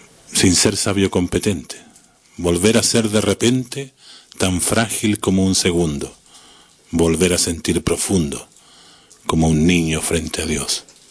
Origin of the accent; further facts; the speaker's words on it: Chile; que es un país donde florece, digamos, la música, florece la poesía. No en vano, como hablábamos en el otro programa, Chile